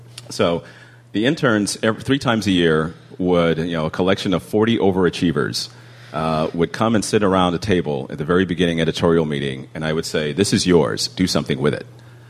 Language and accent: English; Oklahoma, United States; And I'm from Oklahoma. I got rid of it though.